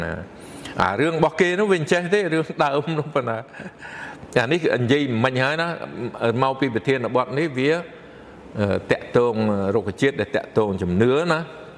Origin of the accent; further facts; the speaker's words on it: Siem Reap, Cambodia; also born or lived in Phnom Penh; ខ្ញុំអ្នកសៀមរាបហើយខ្ញុំអ្នកអំពេញដែរការអប់រំរបស់ខ្ញុំនោះនៅអំពេញទេ